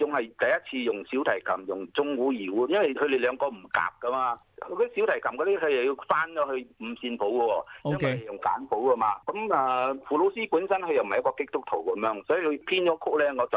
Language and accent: Cantonese; Singapore; 我雖然唔係中國，我係新加坡嚟